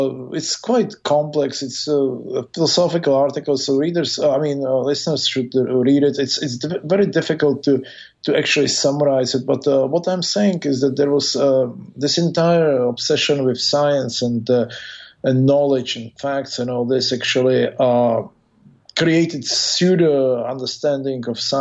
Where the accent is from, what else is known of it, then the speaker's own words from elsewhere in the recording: Czechia; English is a second language; also born or lived in Russia; now in United States; I'm a U.S. citizen. I was educated in New York. I was born in Russia. I grew up in Czech Republic. I have Chinese blood in me